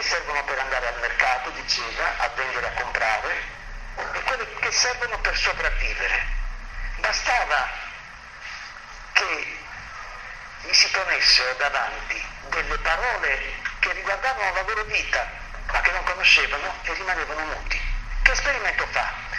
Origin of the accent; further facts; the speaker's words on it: Caserta, Campania, Italy; Non so, qui io vengo da Caserta